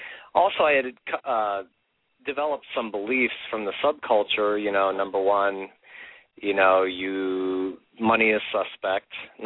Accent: Brazil; I grew up in Brazil, South America. My parents were missionaries, and I went to boarding school at the age of 8 years old

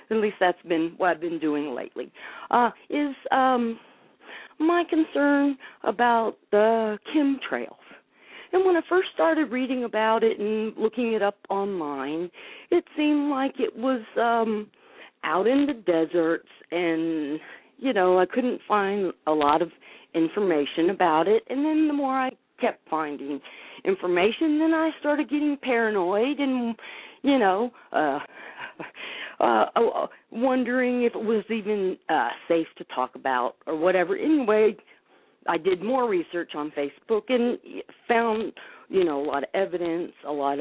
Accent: Homestead, Florida, United States; I grew up in Homestead, Florida, and I love watching clouds, so I know what clouds look like

